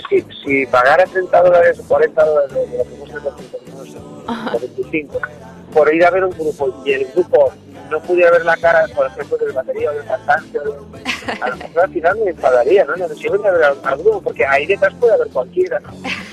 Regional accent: Spain; somos españoles y la fiesta nos va mucho

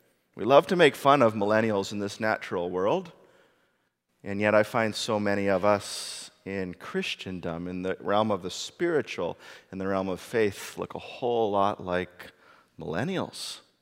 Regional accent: Canada; And while our passport might say in the natural that we are Canadian

